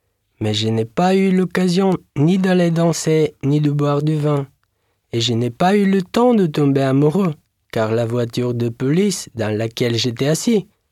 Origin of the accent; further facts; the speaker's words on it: Sofia, Sofia City, Bulgaria; French is a second language; Je suis de Bulgarie, de la capitale Sofia.